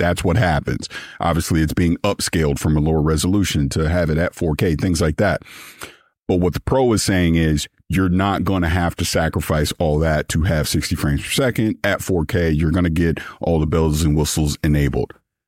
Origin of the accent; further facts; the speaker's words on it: St. Petersburg, Florida, United States; I'm from St. Pete, sorry.